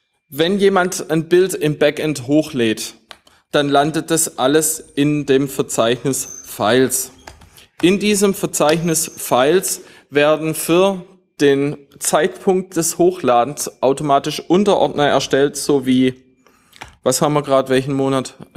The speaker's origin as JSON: {"language": "German", "region": "Swabia", "country": "Germany", "said": "bei uns in Schwaben gibt's Besenwirtschaften."}